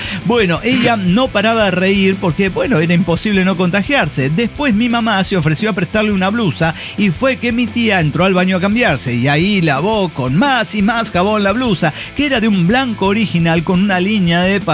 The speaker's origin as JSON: {"language": "Spanish", "region": "Zacatecas", "country": "Mexico", "lives_now": "Guadalajara, Mexico", "said": "recuerden que soy de Zacatecas, pero estoy viviendo en Guadalajara"}